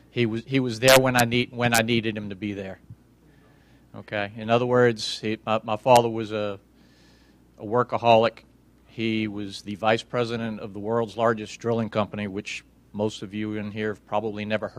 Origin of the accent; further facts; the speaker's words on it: New Orleans, Louisiana, United States; I was born and raised in New Orleans.